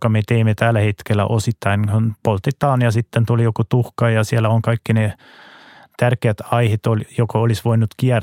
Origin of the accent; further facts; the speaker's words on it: Germany; siellä minun kotimaassa Saksassa oli ihan kielletty sunnuntaina ajaa autolla